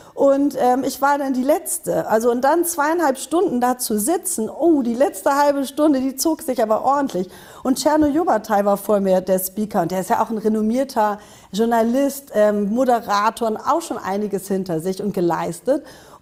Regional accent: Northern Germany, Germany; Ich bin aus Norddeutschland, ich bin nordisch by nature

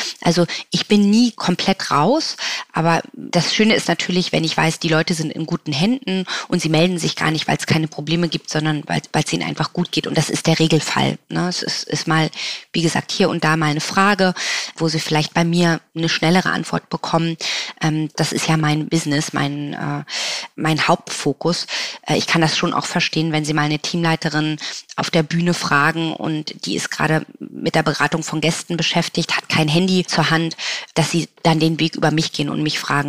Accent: Germany; now in South Africa; Deutschland wird immer meine Heimat bleiben und ich liebe Deutschland.

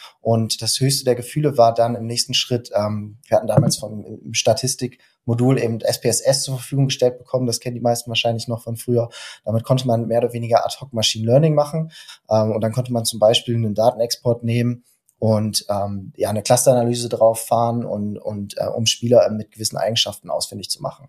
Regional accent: Lohne, Lower Saxony, Germany; moved away as an adult; now in Münster, Germany; Ich bin 35 Jahre alt, verheiratet, habe zwei Kinder und bin wohnhaft in Münster. Ich komme gebürtig aus dem Herzen Niedersachsens, aus dem Landkreis Vechta, genau genommen Lohne, Südlohne. Bin da relativ ländlich im Rahmen einer Handwerker-Großfamilie aufgewachsen

